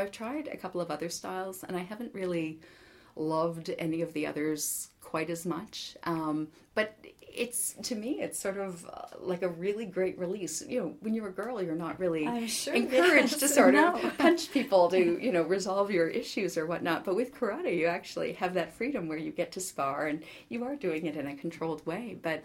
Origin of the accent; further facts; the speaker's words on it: Canada; now in New York, United States; I grew up in Canada. I lived there until I moved to New York in 2001. And I am a dual citizen, so I'm Canadian and American, like naturalized American citizen now.